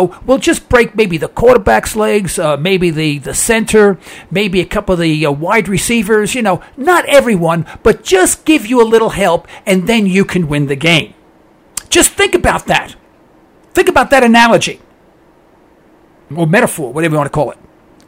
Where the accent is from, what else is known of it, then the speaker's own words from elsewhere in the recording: United States; my father, of course, we're from America, and my father had his own business